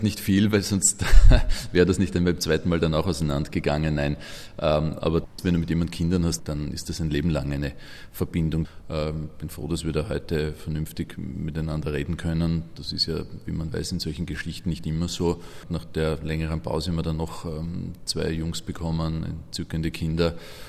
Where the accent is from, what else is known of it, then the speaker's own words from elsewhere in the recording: Vienna, Austria; Ich bin in Simmering aufgewachsen